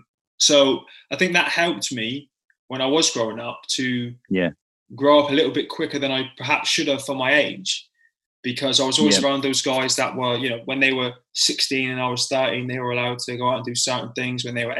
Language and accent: English; Plymouth, South West England, United Kingdom; In the Muff, down in Plymouth.